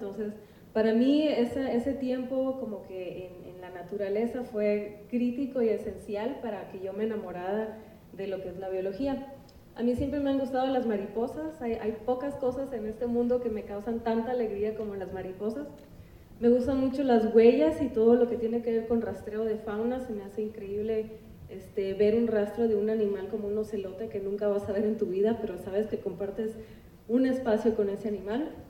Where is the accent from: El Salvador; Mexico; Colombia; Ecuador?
Mexico; Cananea, Sonora; Yo soy de Cananea, Sonora. Es una ciudad pequeña, es un pueblo minero cerca de la frontera. Ahí nací, ahí crecí. Yo los veranos los pasaba en el rancho de mis abuelos.